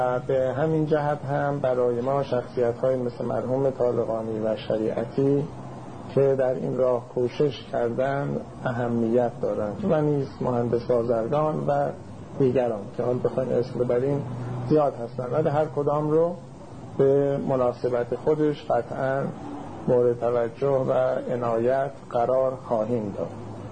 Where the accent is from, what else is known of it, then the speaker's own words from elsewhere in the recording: Iran; اون راننده وقتی فهمید ما ایرانی هستیم شروع کرد پرسجو کردن